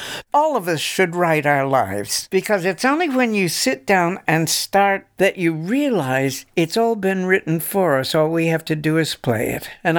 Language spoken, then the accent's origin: English; Los Angeles, California, United States; also born or lived in Shreveport; I was born in Shreveport, but then my parents moved to California, so I grew up in Los Angeles, a cosmopolitan child.